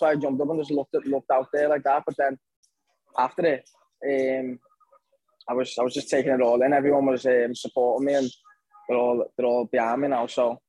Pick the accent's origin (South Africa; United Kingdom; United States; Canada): United Kingdom; Like, everyone wants to fight for that British title as a British fighter